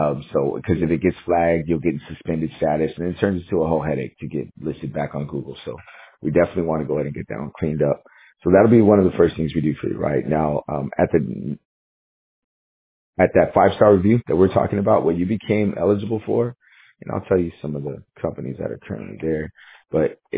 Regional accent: Texas, United States; I'm also here from Texas.

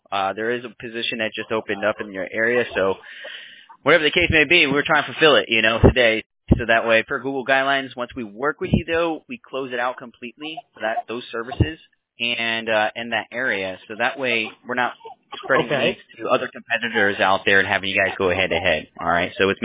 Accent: New York, United States; born there; I was born in Bronx, New York, and then I grew up in more like the Kitsie area.

